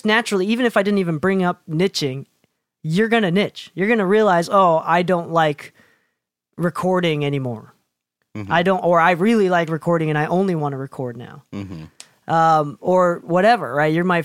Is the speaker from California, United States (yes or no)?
no; Chicago, Illinois, United States; born or raised there; now in Utah, United States